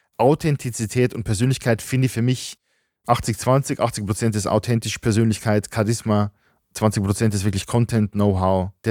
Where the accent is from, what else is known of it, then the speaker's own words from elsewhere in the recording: Germany; Ich als Deutsche jetzt, wenn du in Österreich bist oder Schweizer, bist jetzt ausgeschlossen.